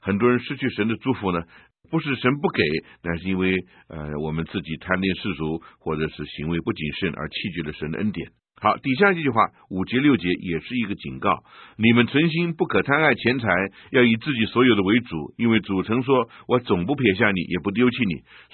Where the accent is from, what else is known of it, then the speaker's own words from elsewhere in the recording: China; 我们中国人